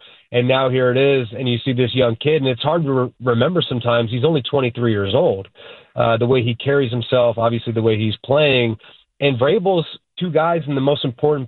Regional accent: Cleveland, Ohio, United States; this week going against the Cleveland Browns, I mean, say what you want, and I'm not the fondest of my hometown team

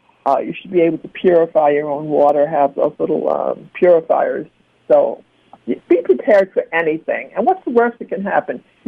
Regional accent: Brooklyn, New York, United States; So I grew up in Brooklyn, New York, where you never saw sun.

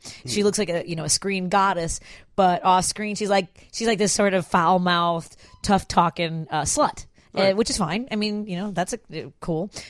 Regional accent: Chicago, Illinois, United States; But we had growing up in Chicago

